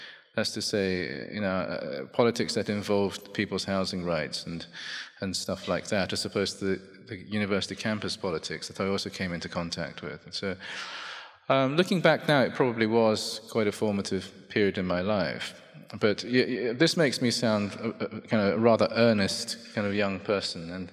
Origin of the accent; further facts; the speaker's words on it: England, United Kingdom; And so I grew up in England imagining that I was about to return to Japan at any moment.